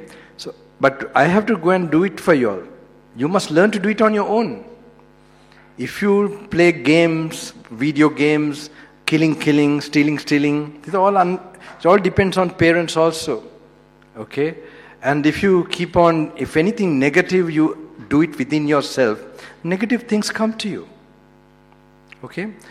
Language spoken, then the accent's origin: English; Lesotho; I was brought up in Southern Africa, Lesotho, in the international schools there.